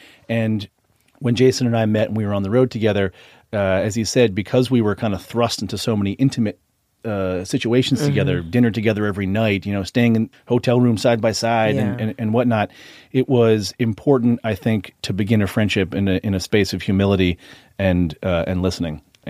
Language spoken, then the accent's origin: English; Boston, Massachusetts, United States; I grew up in Boston in a nearly exclusive white community